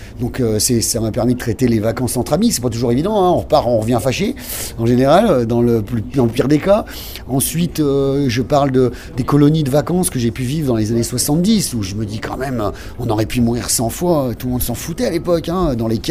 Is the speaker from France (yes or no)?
yes; France; je reste râleur, parce que je suis râleur, hein, je suis français